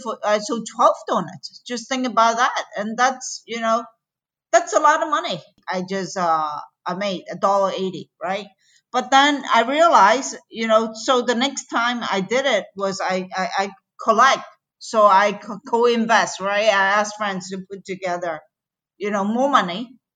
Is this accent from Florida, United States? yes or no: yes; Florida, United States; also born or lived in Hong Kong; I was born in Hong Kong. At a very young life, I lost my both of my parents, and I had to immigrate to Florida to live with my uncle and aunt